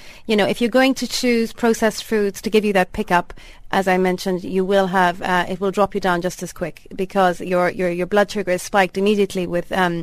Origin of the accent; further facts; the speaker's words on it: Ireland; being Irish